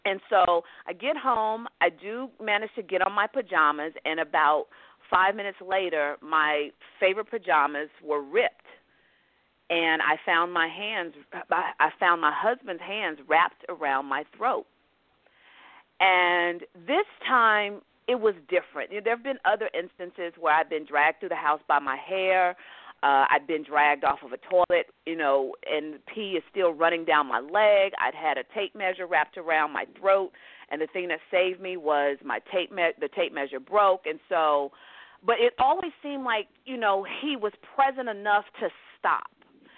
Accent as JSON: {"language": "English", "town": "Jackson", "region": "Tennessee", "country": "United States", "lives_now": "Los Angeles, United States", "said": "I live in Los Angeles, but I'm from Jackson, Tennessee, so my family still is in Jackson."}